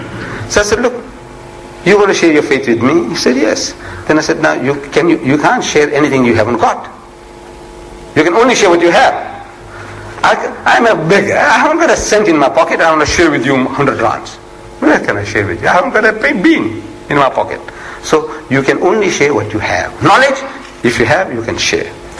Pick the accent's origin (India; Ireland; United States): India; English is a second language; moved away; You see, I started all my English education with comics. When I came from India, comics. I was a comic king.